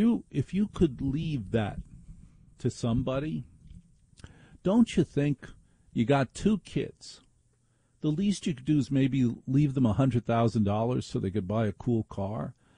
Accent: New York, United States; I lived in New York. I'm a New Yorker.

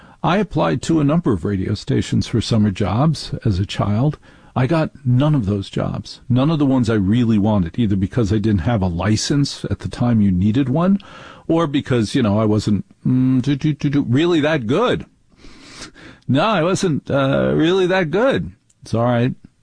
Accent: New Jersey, United States; I grew up in North Jersey.

